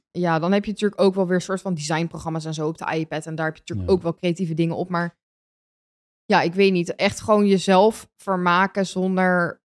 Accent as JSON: {"language": "Dutch", "town": "Pijnakker", "region": "South Holland", "country": "Netherlands", "tie": "born or raised there", "said": "En vroeger waren die speeltuinen ook bijvoorbeeld bij ons in Pijnakker. Nou, dat was helemaal vol met kinderen altijd. Dan was je hele dag aan het spelen, gewoon buiten aan het ravotten."}